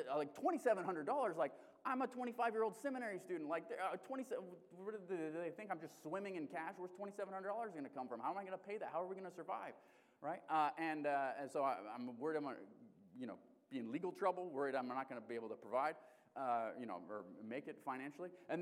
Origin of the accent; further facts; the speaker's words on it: Kasilof, Alaska, United States; accent: Kasilof; This is a Kasilof accent, as you can tell. So I'm from here, but I did live in South Carolina for a time.